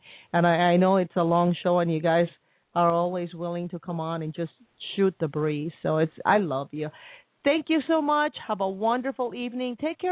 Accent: New Jersey, United States; now in Minnesota, United States; I don't know if you know that I grew up in Jersey. I'm a Jersey girl.

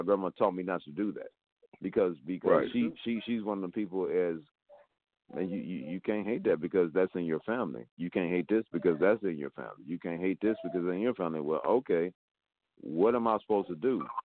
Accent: East Coast, United States; I grew up on the East Coast.

